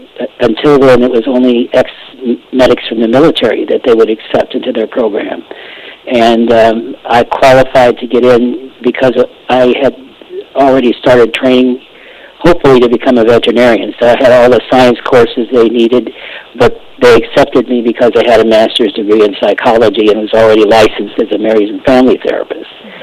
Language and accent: English; Illinois, United States; moved away; also born or lived in California; Okay, I grew up in Illinois, moved to California in 1965